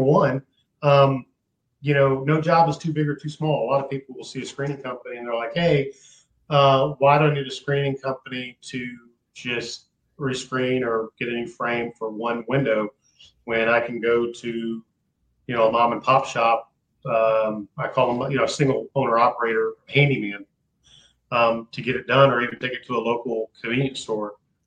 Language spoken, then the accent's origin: English; Louisiana, United States; So I'm originally from Louisiana.